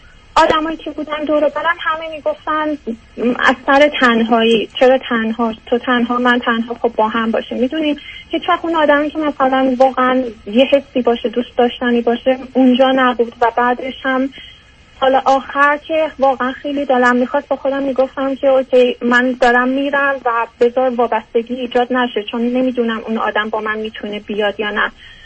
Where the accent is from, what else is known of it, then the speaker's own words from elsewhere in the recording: Iran; moved away as an adult; من 35 سالم هست، ژانویه 2009 از ایران برای ادامه تحصیل اومدم بیرون، به در واقع میشه گفت به درخواست و اصرار پدر مادرم. از یه خانواده 5 نفرم، 2 برادر دارم، من بچه وسط هم،